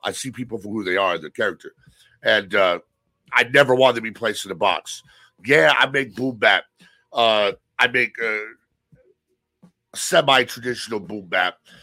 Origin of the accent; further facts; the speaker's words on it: California, United States; also born or lived in Texas / Colorado; I lived in Texas for 4 years. I lived in Colorado for 2 years. I lived in Chicago for 6 months. I grew up in Northern California, been up and down the coast.